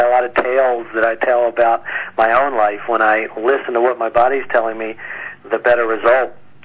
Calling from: California, United States; I'm in Marin County, north of the Golden Gate Bridge.

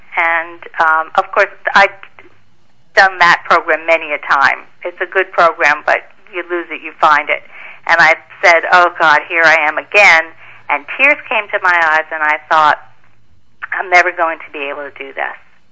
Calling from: New York City, New York, United States; New York City.

